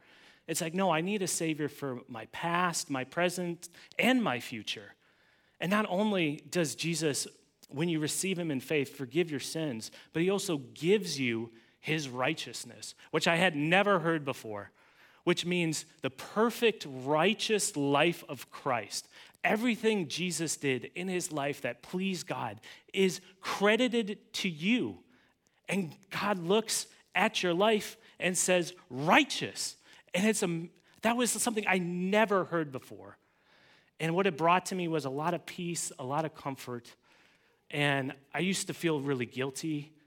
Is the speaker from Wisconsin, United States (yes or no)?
yes; Altoona, Wisconsin, United States; So I grew up in Wisconsin, in western Wisconsin, in a place called Altoona.